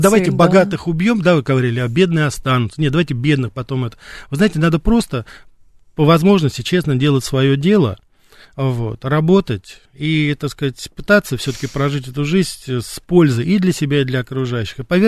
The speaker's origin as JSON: {"language": "Russian", "country": "Russia", "said": "она поняла, что мы из России, и она стала по-русски"}